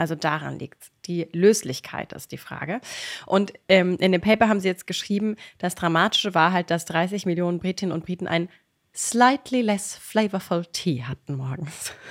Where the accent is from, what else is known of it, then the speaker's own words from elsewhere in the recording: Germany; Als Deutsche müssen wir fragen, also sorry, werd mal nicht verrückt hier mit eurer Wasserkochtemperatur.